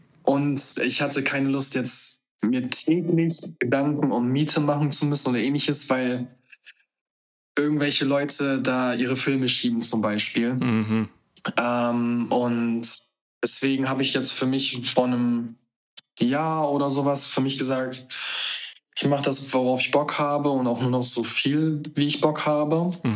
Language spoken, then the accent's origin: German; Northern Germany, Germany; Ich komme oben aus dem Norden